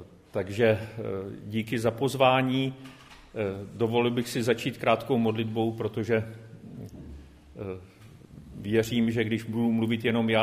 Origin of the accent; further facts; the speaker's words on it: Moravia, Czechia; accent: Moravian; Jsem Moravák, tak občas si mě tam ty moravizmy dostanou, takže se omlouvám.